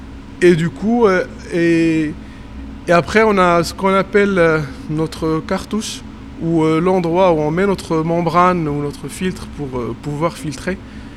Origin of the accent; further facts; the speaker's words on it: Morocco; vu que je suis marocain et que j'ai travaillé au Maroc